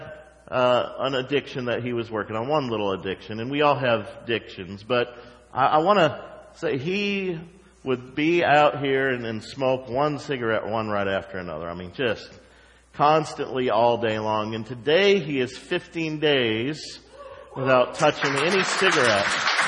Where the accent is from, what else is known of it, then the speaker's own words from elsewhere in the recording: West Virginia, United States; someone talking about my home state, why in the world they find out the New River Bridge